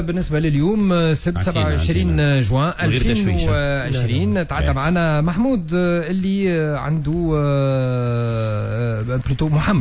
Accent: Tunisia

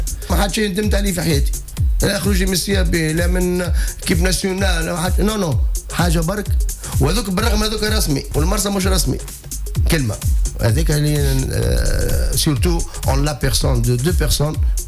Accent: Sfax, Sfax Governorate, Tunisia; ما نظنش اني مولود في صفاقس وعشت في صفاقس

